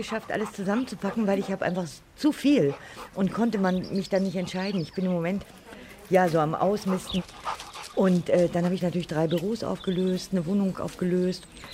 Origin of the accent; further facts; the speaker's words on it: East Germany, Germany; weil ich bin aus dem Osten.